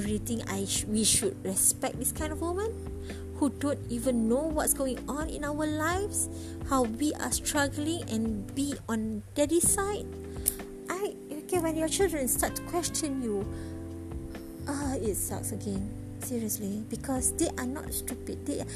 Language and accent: English; Kuala Lumpur, Malaysia; I'm from Malaysia, Kuala Lumpur, Malaysia.